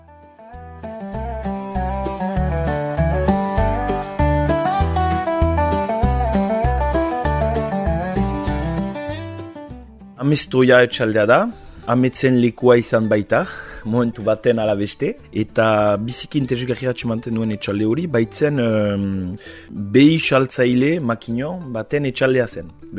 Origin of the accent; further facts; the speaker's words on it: Bayonne, Nouvelle-Aquitaine, France; ni Baionakoa naiz, eta bo, garai batez barri izan dut urrundu Baionatik, baina azken finean Baionatik 10 minututara izatea ere biziki baliagarri da.